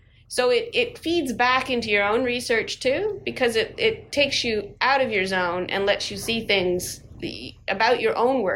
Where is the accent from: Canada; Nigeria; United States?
Canada; I grew up in Canada, and it was just so boring.